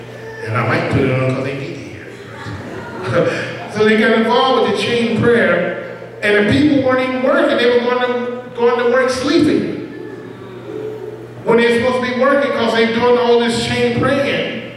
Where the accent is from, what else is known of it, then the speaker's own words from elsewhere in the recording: New York, United States; I'm from New York, but there's a lot of stuff going wrong